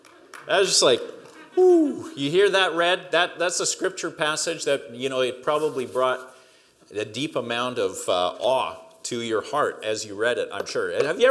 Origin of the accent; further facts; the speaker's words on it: Saskatchewan, Canada; even though I was from Saskatchewan, you all still hired me.